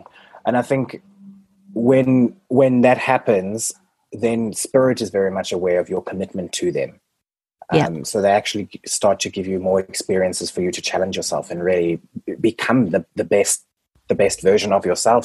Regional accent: South Africa; being on a South African passport, the visa situation is rather tricky

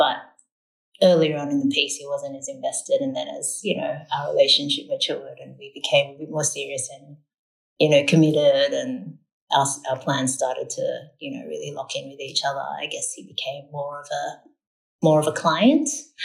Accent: Sydney, New South Wales, Australia; I grew up in Sydney. I'm a Sydney girl.

